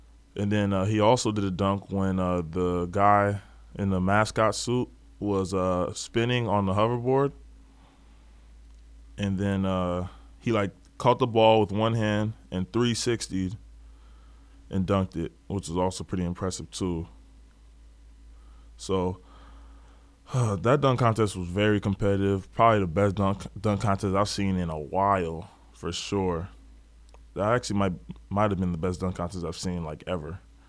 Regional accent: Los Angeles, California, United States; Cause I'm from the Los Angeles area, so I kept up to date with them

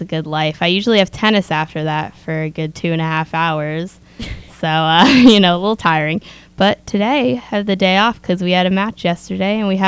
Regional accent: Los Angeles, California, United States; I'm from Los Angeles, California.

